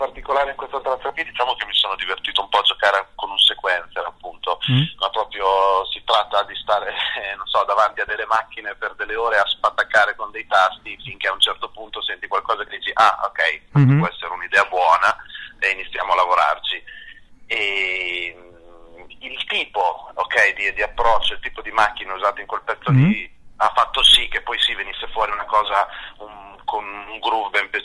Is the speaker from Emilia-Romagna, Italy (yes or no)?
yes; Emilia-Romagna, Italy; appunto, da buon romagnolo, di spataccare un attimo